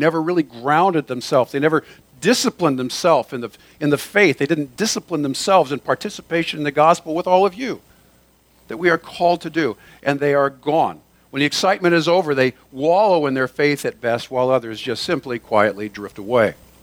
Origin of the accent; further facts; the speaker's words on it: Sacramento, California, United States; Now, I grew up in South Sacramento, and I spent a lot of time on the Sacramento River as a kid.